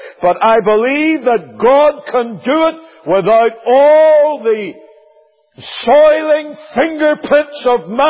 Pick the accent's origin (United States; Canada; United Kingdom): United Kingdom; Northern Ireland; I know in my home country in Northern Ireland